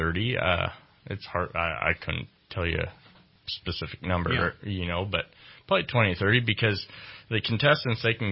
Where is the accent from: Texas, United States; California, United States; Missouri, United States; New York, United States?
California, United States; Salinas; And I grew up in Salinas and around that area, it's all ag, as you well know, it's salad capital of the world.